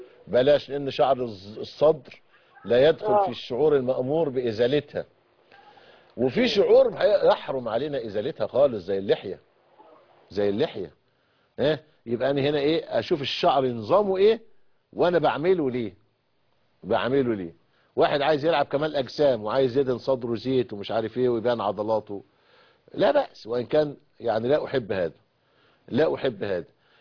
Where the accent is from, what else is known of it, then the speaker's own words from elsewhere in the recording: Egypt; وفي كل الاحوال بناء على القانون اللي عندنا في مصر